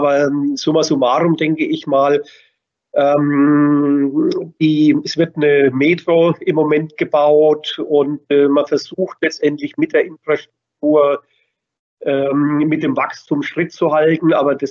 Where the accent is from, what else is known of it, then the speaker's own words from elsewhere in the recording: Bavaria, Germany; accent: Franconian; man hört hier unschwer, ich bin Franke, das lässt sich nicht verleugnen.